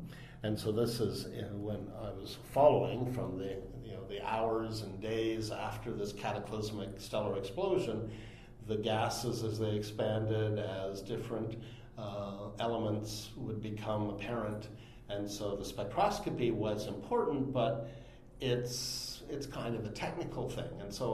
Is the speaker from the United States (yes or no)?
no; Canada; So I'm the Canadian who did not discover the supernova of the century.